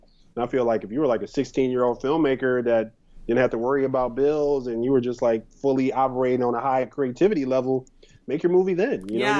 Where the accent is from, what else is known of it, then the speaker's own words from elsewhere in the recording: Chicago, Illinois, United States; I'm from Chicago, so I used to really root for the Bears.